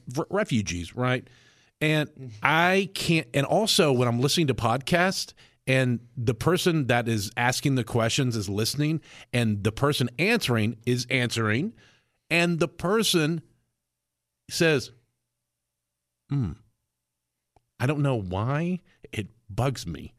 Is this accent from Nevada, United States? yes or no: yes; Reno, Nevada, United States; I'm from Reno.